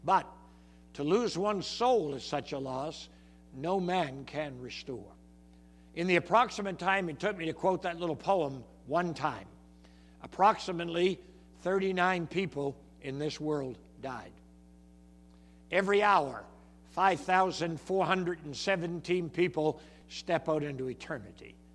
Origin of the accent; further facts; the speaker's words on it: Canada; So, as she said, we came from Canada originally, so we say oot naboot.